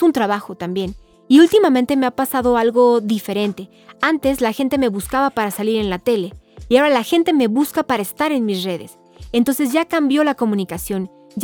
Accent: Mexico; cosas muy importantes que tiene nuestra sociedad y que necesitamos como mexicanos a través de las redes

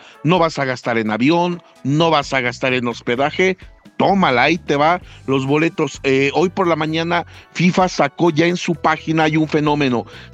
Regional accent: Mexico; Nosotros, como mexicanos, somos muy aspiracionales, ¿no?

